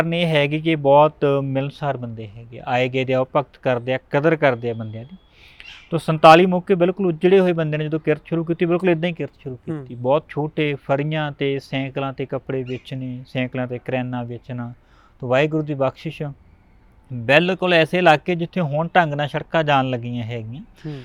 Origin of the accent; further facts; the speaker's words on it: Punjab, India; ਕਿਹਾ ਜੀ ਅਸੀਂ ਪੰਜਾਬ ਤੋਂ ਆਏ ਹਾਂ